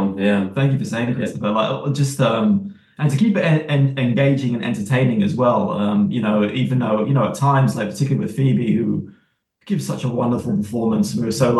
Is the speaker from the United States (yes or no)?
no; England, United Kingdom; And for us, it was like growing up in England